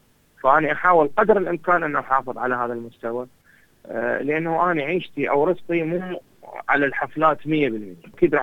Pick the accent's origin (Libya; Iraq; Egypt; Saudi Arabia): Iraq; moved away as an adult; احنا كنا الفنانين طلعنا من العراق